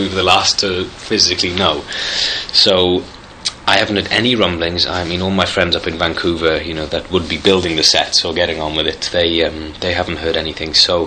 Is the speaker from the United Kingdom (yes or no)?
yes; United Kingdom; now in United States; I'm a British guy living in America